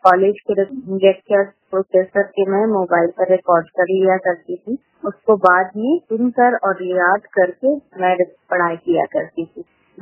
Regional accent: Ranchi, Jharkhand, India; मैं रांची झारखंड से हूँ।

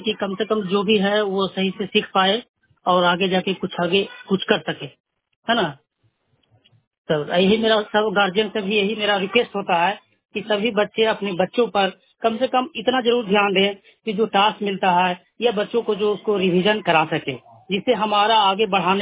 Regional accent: Bihar Sharif, Bihar, India; घर है बिहार शरीफ।

